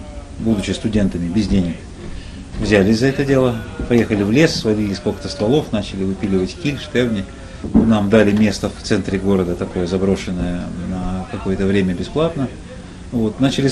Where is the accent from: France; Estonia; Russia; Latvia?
Russia; Saint Petersburg; в Петербурге, в моем родном городе